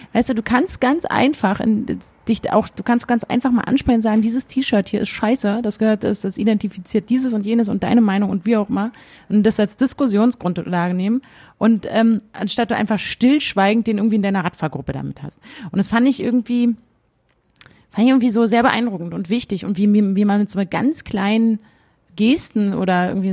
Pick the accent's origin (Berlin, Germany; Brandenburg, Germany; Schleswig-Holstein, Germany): Brandenburg, Germany; dass wir hier als Brandenburger so dargestellt werden